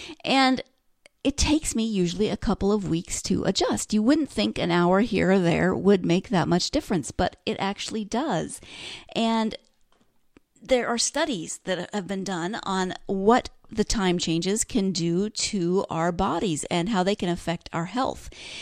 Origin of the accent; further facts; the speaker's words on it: Montana, United States; And as I mentioned, I grew up in Montana, and the days are really long in the summer.